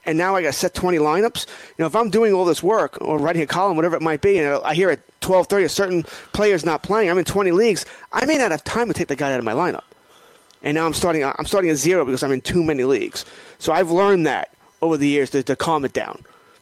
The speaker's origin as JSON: {"language": "English", "country": "United States", "said": "Well, I'm an American, yeah."}